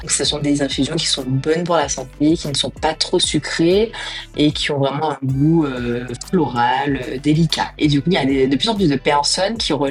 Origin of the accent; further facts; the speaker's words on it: Martinique; moved away as an adult; now in France; Alors je suis martiniquaise et du coup je suis partie à Toulouse faire mes études en école de commerce. Donc, j'ai eu un master en marketing et puis j'ai travaillé 10 ans dans le marketing à Paris.